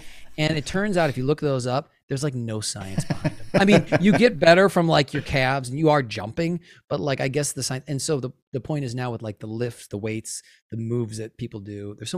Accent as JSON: {"language": "English", "town": "Milwaukee", "region": "Wisconsin", "country": "United States", "said": "I mean, you know, I'm from Milwaukee."}